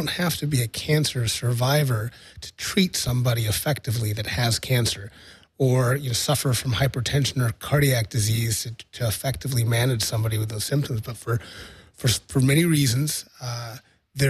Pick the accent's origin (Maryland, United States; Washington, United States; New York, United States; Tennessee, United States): Washington, United States; Seattle; They were first generation from Egypt, and I was born in Seattle, and I grew up